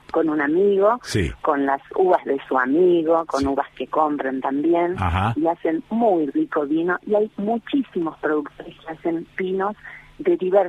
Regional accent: Buenos Aires, Argentina; born there; moved away; Nací en Buenos Aires.

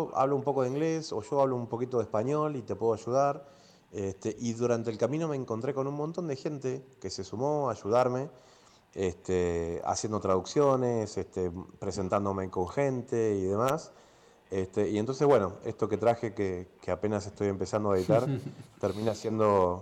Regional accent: Argentina; yo soy de Argentina, soy de un país que tiene dos islas invadidas por la OTAN

